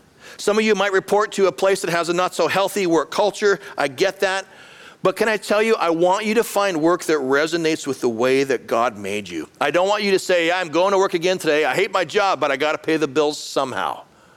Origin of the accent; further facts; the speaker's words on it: Canada; moved away as an adult; I was 21 years old. I was a student at the University of Calgary in Canada. I'm a Canadian, spent my first 24 years there.